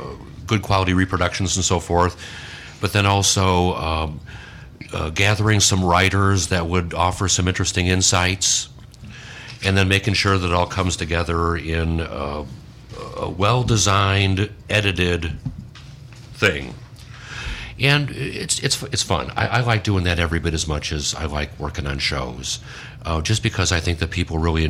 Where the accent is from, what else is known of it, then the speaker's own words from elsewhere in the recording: Chesterton, Indiana, United States; Well, I'm a native of Northwest Indiana, and consider Chesterton to be my hometown. I ended up teaching at the high school that I went to.